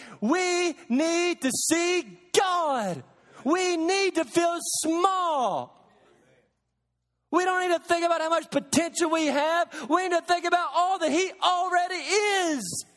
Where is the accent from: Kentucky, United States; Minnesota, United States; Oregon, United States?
Kentucky, United States; I grew up around Lake Barkley in western Kentucky, one of the largest man-made lakes in the country, Kentucky Lake.